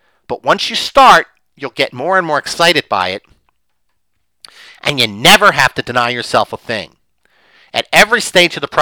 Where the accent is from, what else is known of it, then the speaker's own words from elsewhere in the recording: Philadelphia, Pennsylvania, United States; We grew up in Northeast Philadelphia. She's still in that house.